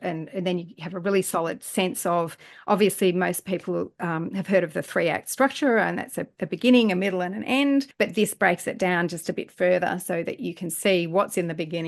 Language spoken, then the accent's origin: English; Australia; now in United States; because I'm an Australian writing in America